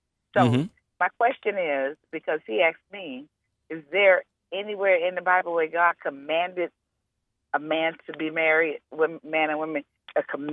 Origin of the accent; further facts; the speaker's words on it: Tampa, Florida, United States; Yeah, well, I'm actually from Tampa, born and raised in Tampa.